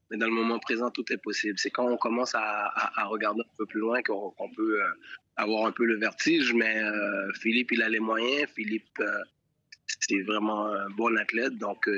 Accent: Haiti; Oui, on est haïtien, on est fier d'être haïtien.

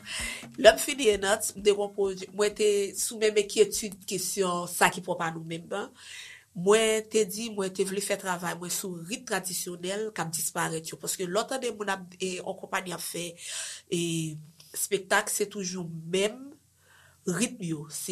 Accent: Haiti; Parce que nous identifier nous plus à l'autre pays que nous identifier nous en tant qu'haïtien.

